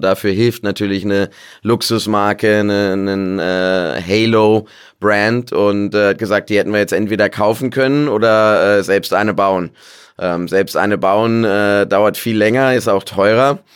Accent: Lower Saxony, Germany; born there; also born or lived in Stuttgart; aber ich dachte, fast 10 Jahre in Stuttgart gelebt. Okay. Ich bin bei Göttingen geboren. Zentraldeutscher.

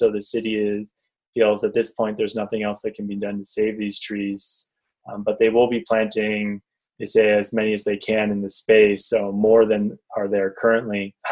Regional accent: California, United States; Growing up in the San Gabriel Valley, you know, I lived in one of those households where we had a gas dryer

